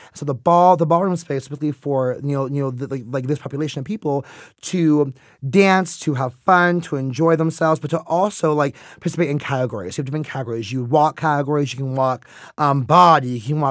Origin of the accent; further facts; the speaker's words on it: California, United States; I'm a Black Jewish kid from the Bay Area, born and raised in East Bay. Shout out to East Bay if anyone's from there.